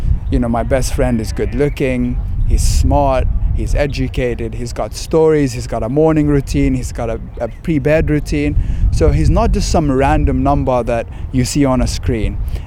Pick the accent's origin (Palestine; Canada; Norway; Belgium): Palestine; Bethlehem, West Bank; moved away as an adult; now in United States; I was born and raised in Palestine in Bethlehem. Until I was 18 years old, and then I was traveling for school on the East Coast.